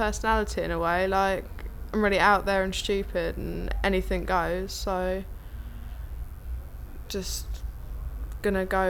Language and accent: English; Godstone, South East England, United Kingdom; I'm 17, 29th of April. And I'm from Godston